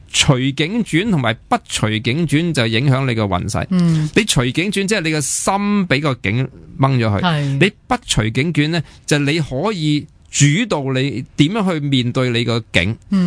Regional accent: China; 系啊，我哋中国人就觉得红色就系吉祥啊嘛

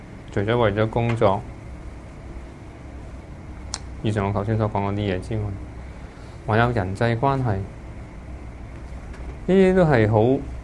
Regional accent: Hong Kong; 各位朋友，我哋身為香港人

